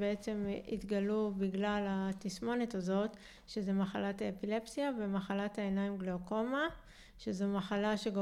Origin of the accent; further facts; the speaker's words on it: Petah Tikva, Central District, Israel; born there; אני נולדתי בפתח תקווה, אז בבית חולים השרון.